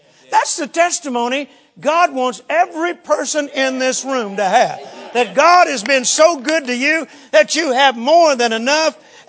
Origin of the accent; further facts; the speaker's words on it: Mississippi, United States; born there; Now, I was born in Mississippi. I know all means the same thing in Mississippi that it does in Texas.